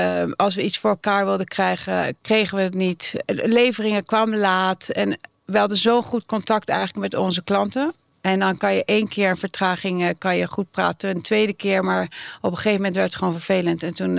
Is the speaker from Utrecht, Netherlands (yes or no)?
no; Rotterdam, South Holland, Netherlands; moved away as an adult; also born or lived in London, United Kingdom; now in Amsterdam, Netherlands; Ik ben geboren in Engeland, in Londen. Ik heb een Engelse vader. Ik ben naar Nederland verhuisd met mijn moeder toen ik 1,5 was. Opgegroeid in Rotterdam.